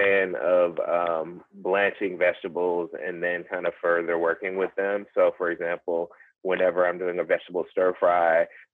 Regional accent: the South, United States; I grew up in the South and, you know, wings are ubiquitous and lemon pepper wings are pretty popular.

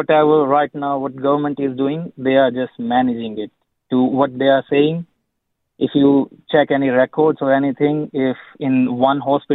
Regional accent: Haryana, India; English is a second language; my whole family, my cousin, everyone is in my hometown that's in Haryana near New Delhi, which is the worst right now in India.

